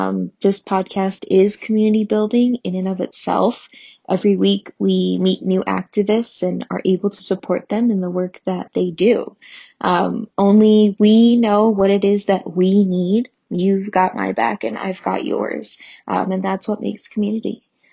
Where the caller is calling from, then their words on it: Chicago, Illinois, United States; I am tuning in from Chicago.